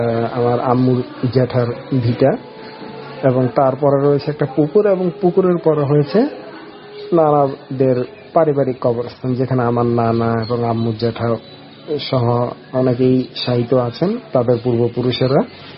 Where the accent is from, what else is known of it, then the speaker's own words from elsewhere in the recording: Chittagong, Chittagong Division, Bangladesh; আমার গ্রামের বাড়ি এবং শহরের চট্টগ্রামে আমার নিজের বাড়ি